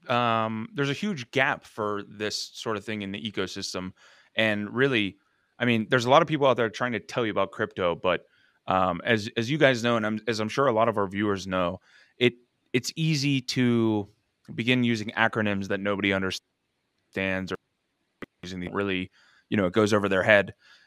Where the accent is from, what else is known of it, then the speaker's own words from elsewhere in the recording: Australia; accent: Australian; they're probably going to make fun of my Aussie accent